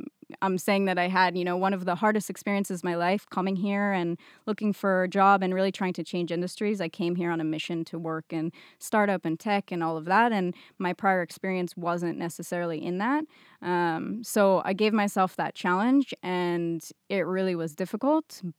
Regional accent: California, United States; I grew up in Silicon Valley.

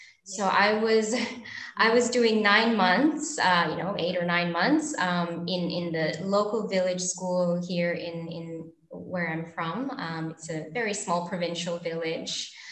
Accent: Philippines; also born or lived in Denmark; my parents are actually multicultural, so I grew up both in the Philippines and in Denmark, where my dad's from. And we spent most of the time in the Philippines, probably 9 months out of a year.

